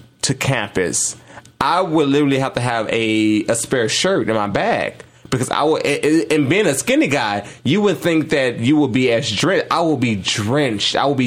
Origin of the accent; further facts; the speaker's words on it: Chicago, Illinois, United States; I'm from Chicago.